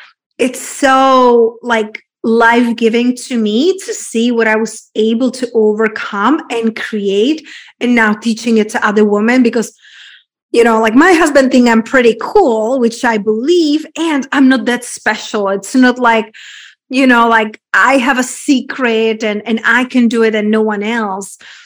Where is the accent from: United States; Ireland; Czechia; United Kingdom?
Czechia; I was raised and born in Czech Republic in a very small town.